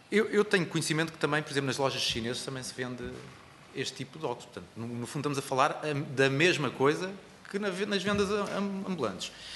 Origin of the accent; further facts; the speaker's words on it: Santarém, Portugal; eu sou de Santarém